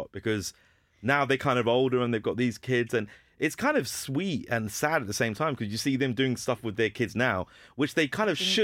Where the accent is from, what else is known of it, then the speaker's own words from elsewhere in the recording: Hounslow, London, United Kingdom; I'm from Hounslow and my school was Heathlands